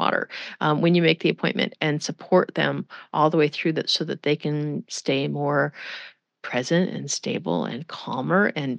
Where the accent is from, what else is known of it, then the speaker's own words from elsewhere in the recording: United States; I'll say Bach just because I'm an American